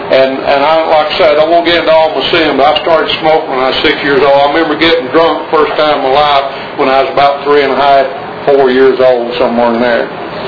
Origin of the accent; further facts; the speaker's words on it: Kentucky, United States; But I was raised in eastern Kentucky. I was born in February 5th, 1953 in southeastern Kentucky Baptist Hospital.